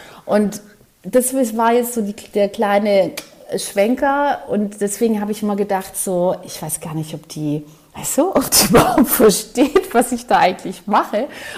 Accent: Western Macedonia, Greece; kleines Bergdörfchen, also im Norden von Griechenland, bei Gosani. So ein kleines Bergdorf und ja.

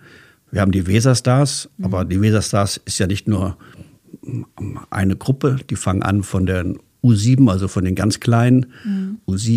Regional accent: Frankfurt, Hesse, Germany; Also als ich klein war, ich komme aus Frankfurt, ich bin auch auf einer Eisbahn groß geworden

